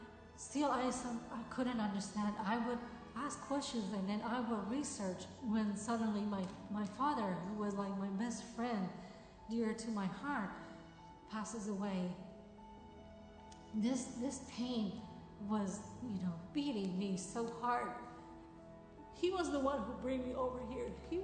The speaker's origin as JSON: {"language": "English", "country": "Iran", "tie": "born or raised there", "also_born_or_lived": "Iraq", "second_language": "English", "lives_now": "United States", "said": "I was born in Iraq, and I spent most of my childhood in my young ages in Iran."}